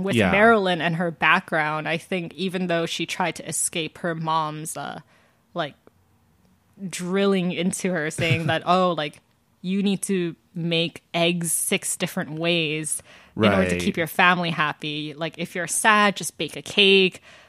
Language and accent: English; Georgia, United States; I'm from Georgia, and that's still a thing, by the way.